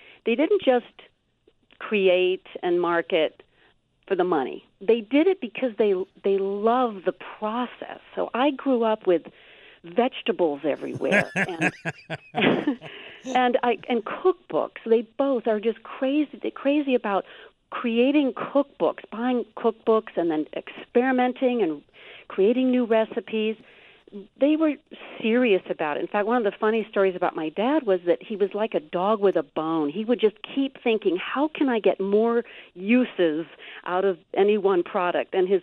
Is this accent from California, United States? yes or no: no; Chicago, Illinois, United States; I am. Chicago is my hometown.